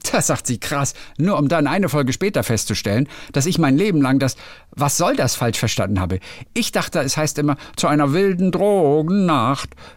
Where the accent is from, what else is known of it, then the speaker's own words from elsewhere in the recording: Kaufbeuren, Bavaria, Germany; Ich komme tatsächlich aus Kaufbeuren. Ich bin dort aufgewachsen und zur Schule gegangen. Kleine Stadt, wirklich kleine Stadt im Ostallgäu in Bayern.